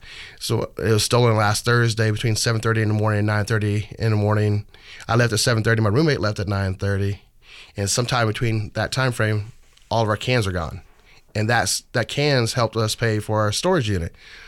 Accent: Virginia Beach, Virginia, United States; now in Portland, United States; Well, I'm from Virginia Beach, Virginia. I moved out here in 2002, October 2002. I got tired of the East Coast and wanted to come to the West Coast

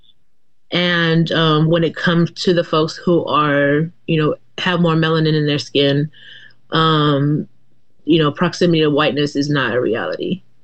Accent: Philippines; And the rest of us have very conflicting relationships with China and Japan historically, even currently as a Filipina.

